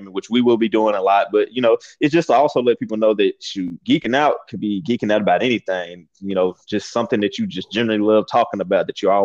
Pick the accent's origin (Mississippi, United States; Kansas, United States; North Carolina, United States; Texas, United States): Mississippi, United States; Tupelo; now in Florida, United States; just a guy from Tupelo, Mississippi, as he mentioned, born and raised in Mississippi.